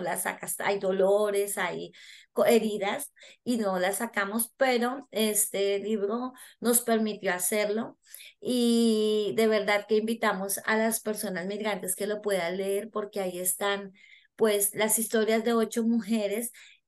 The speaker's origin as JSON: {"language": "Spanish", "country": "Colombia", "lives_now": "Canada", "said": "soy yo, que soy colombiana."}